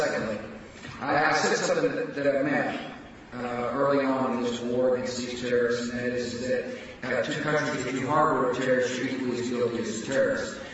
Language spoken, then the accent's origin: English; Midland, Texas, United States; I remember growing up in Midland.